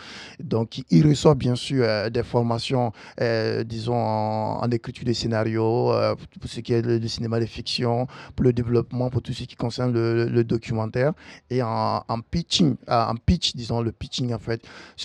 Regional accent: Burkina Faso; qui je suis un Burkinabé qui vit entre Berlin et Paris.

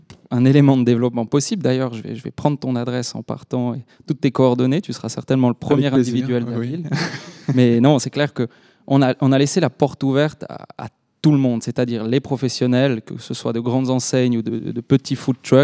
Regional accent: Valais, Switzerland; En tant que Valaisan, on peut inviter un ou deux.

